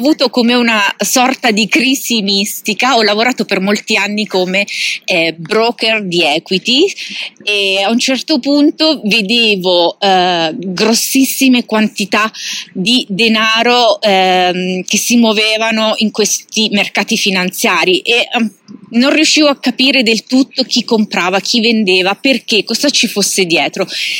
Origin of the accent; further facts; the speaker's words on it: Basilicata, Italy; moved away as an adult; now in Milan, Italy; Andare a studiare a Milano, a più di 800 chilometri dal mio paese di origine in Basilicata, mi ha aperto un nuovo mondo, un mondo di opportunità.